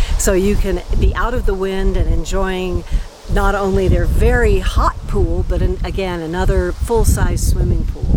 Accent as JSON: {"language": "English", "town": "Sisters", "region": "Oregon", "country": "United States", "said": "from Sisters, Oregon."}